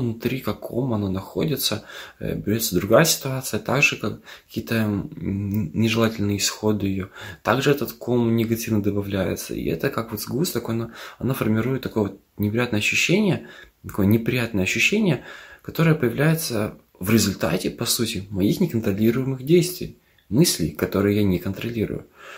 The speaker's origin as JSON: {"language": "Russian", "region": "Chișinău", "country": "Moldova", "said": "я из Молдовы, Кишинев."}